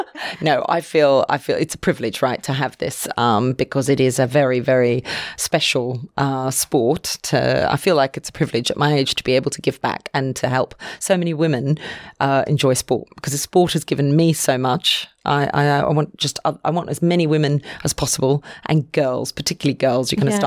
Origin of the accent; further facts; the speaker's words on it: Singapore; because I grew up in Singapore.